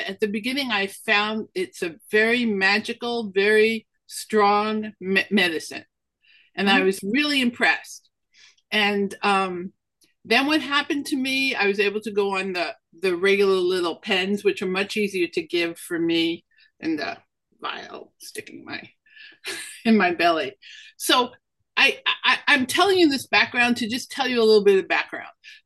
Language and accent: English; Brooklyn, New York, United States; funny because kids used to make fun of Charlotte when I was a kid. I grew up in Brooklyn.